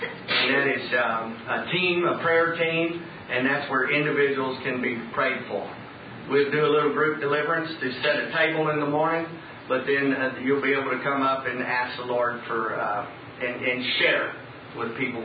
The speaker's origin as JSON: {"language": "English", "region": "Texas", "country": "United States", "said": "And we cast demons out until I'm from Texas, so until the cows come home."}